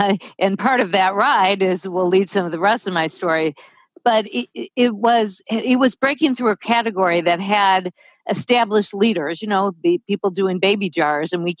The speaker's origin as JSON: {"language": "English", "town": "Detroit", "region": "Michigan", "country": "United States", "tie": "born or raised there", "said": "Well, I grew up in Detroit, and it was only a half an hour to Canada."}